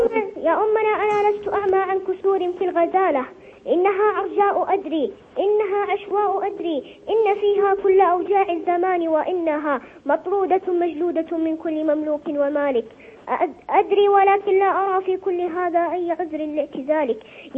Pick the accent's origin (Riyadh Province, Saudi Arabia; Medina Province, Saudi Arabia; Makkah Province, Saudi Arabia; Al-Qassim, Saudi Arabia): Makkah Province, Saudi Arabia; Taif